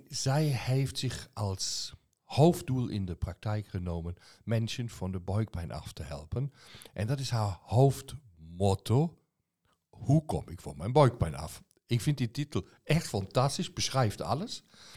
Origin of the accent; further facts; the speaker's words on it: Zeeland, Netherlands; Ik kom uit Zeeland.